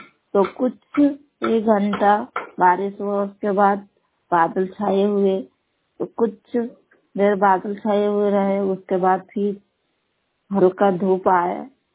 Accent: Koderma, Jharkhand, India; मैं कोडरमा मोहलवानी से हूँ।

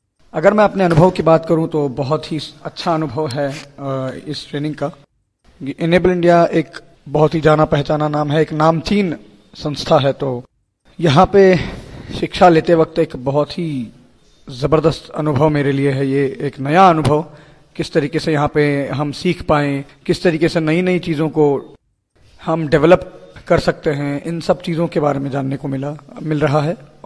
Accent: Mumbai, Maharashtra, India; मैं मुंबई महाराष्ट्र से हूँ।

